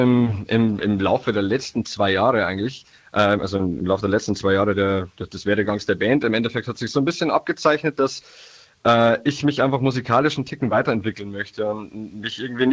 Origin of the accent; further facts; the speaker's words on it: Niedertaufkirchen, Bavaria, Germany; Ich bin aus dem Landkreis Mühldorf, genauer Niedetorfkirchen.